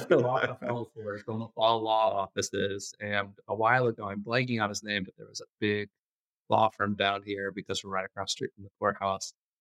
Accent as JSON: {"language": "English", "town": "Omaha", "region": "Nebraska", "country": "United States", "tie": "born or raised there", "said": "so I grew up here in Omaha, went to high school right up the street at Omaha Central."}